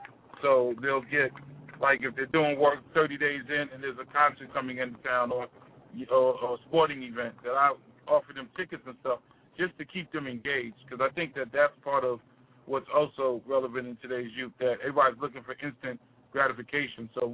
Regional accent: New York, United States; because I'm a New Yorker, as we can probably hear and tell.

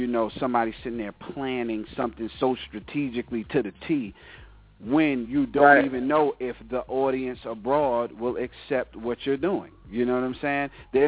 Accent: New York, United States; I mean, I'm from New York.

